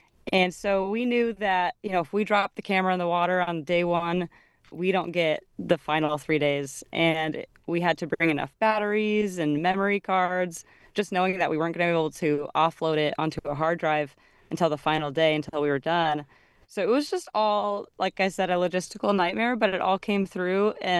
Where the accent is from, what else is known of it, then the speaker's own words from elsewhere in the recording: Portland, Oregon, United States; I was actually born and raised in Portland, Oregon. So, I'm a city girl